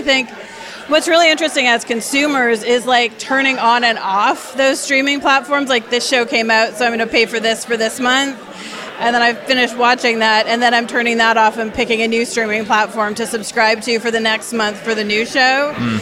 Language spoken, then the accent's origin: English; Woodstock, Ontario, Canada; because I grew up in Woodstock, Ontario. It is one of the fastest growing cities in Canada right now.